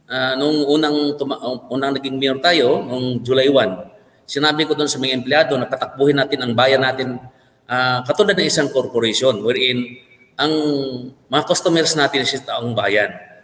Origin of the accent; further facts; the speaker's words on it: Tuburan, Central Visayas, Philippines; born there; ako, pinanganak ako dito sa Tuburan noong 1961.